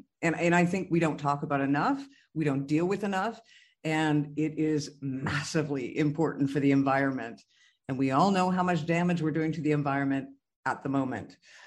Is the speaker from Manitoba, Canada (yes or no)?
no; Terrace, British Columbia, Canada; I come from the Pacific Northwest, Terrace, BC, but, you know, we're just off 2 hours from the coast, which is Prince Rupert.